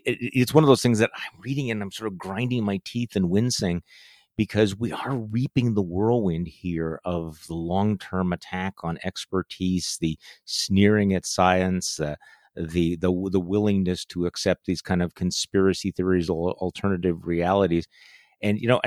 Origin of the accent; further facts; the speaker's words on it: Wisconsin, United States; if you look at the scenes from my home state of Wisconsin